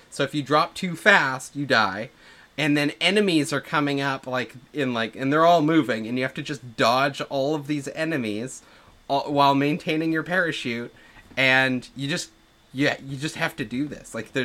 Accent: Canada; I paid like $100 for it because I'm Canadian, so our prices are slightly different.

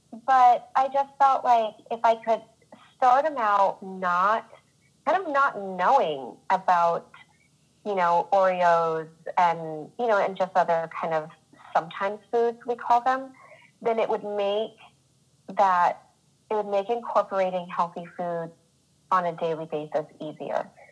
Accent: New England, United States; now in California, United States; I'm originally from New England, and I live in California with my almost 5-year-old son.

